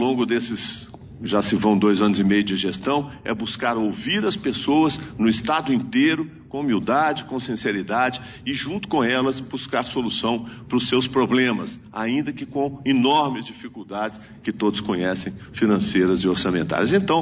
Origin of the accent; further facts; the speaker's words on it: Minas Gerais, Brazil; Nós não, nós somos mineiros.